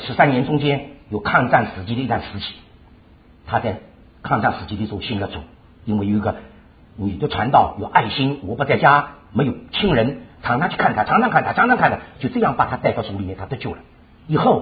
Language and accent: Chinese; Shanghai, China; 那我们上海人，他们吃茶有茶杯。